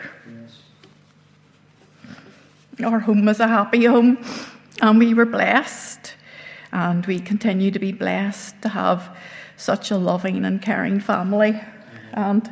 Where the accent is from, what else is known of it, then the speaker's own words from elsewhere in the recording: Belfast, Northern Ireland, United Kingdom; I was born in Belfast and I lived there until I was married.